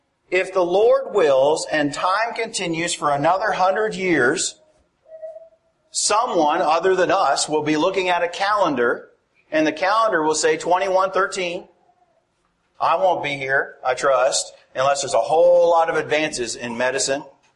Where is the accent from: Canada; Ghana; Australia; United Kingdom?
Canada; now in United States; I am living currently in Tennessee. I love it. But I am originally from Canada.